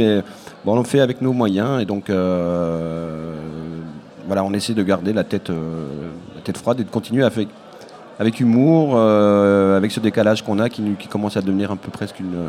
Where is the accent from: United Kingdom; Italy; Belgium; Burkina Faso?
Belgium; born there; Moi, je suis né en Belgique. J'arrive avec un petit peu de surréalisme dans la valise.